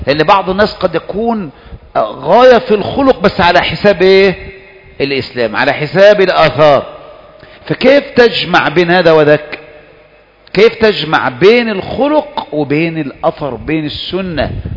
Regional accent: Egypt; كثير من الجماعات نحن في من أهل مصر مؤسسوها

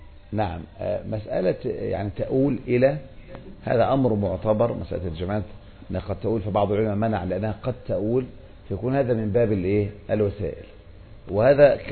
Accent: Egypt; أو عندنا في مصر أيضا الأعمال كلها تابعة لوزارات وكذا

